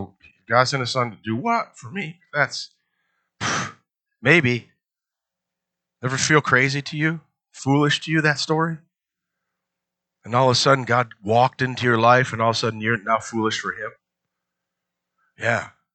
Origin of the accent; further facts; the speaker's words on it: United States; We don't like this. We're American.